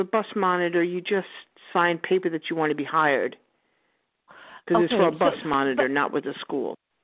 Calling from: New York, United States; Long Island.

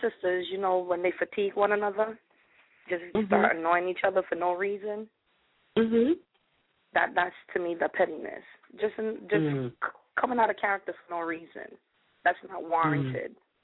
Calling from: Bronx, New York, United States; I'm calling in from the Bronx.

